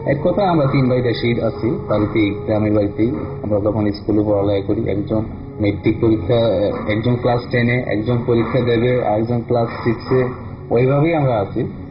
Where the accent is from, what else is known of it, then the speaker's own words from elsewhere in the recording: Comilla, Chittagong Division, Bangladesh; আমার দেশের বাড়ি কুমিল্লাতে, আর ঘটনাটি ঘটেছিল আমার গ্রাম। আমার গ্রাম হচ্ছে রকটিপাড়া।